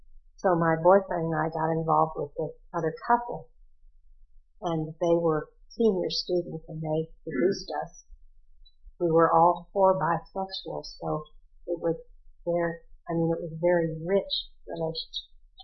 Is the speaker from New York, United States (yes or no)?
no; Ohio, United States; He had the same problem I did growing up in Ohio.